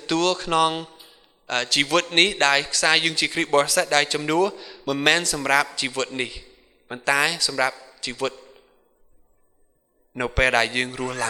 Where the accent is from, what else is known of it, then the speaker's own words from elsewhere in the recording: United States; ដូចខ្ញុំចង់ទៅស្រុកអាមេរិកស្រុកកំណើតរបស់ខ្ញុំទៅបានប្រហែលចំណាយពេល20ម៉ោង